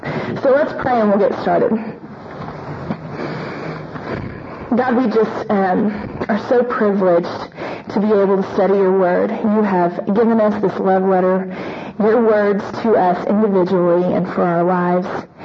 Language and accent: English; Oklahoma City, Oklahoma, United States; I'm originally from Oklahoma City